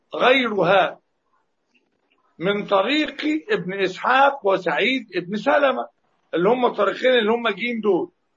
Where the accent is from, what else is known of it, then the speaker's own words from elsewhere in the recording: Egypt; accent: Egyptian; يعني اللفظه بقى بلهجتنا المصريه يقول لك البجاحه في الكلام